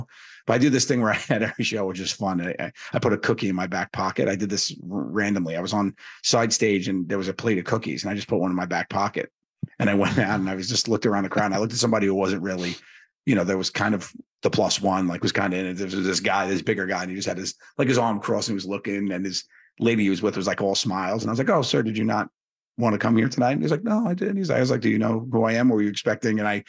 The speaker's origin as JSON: {"language": "English", "town": "Staten Island", "region": "New York", "country": "United States", "tie": "born or raised there", "said": "So, but yeah, so growing up in Staten Island was a thing."}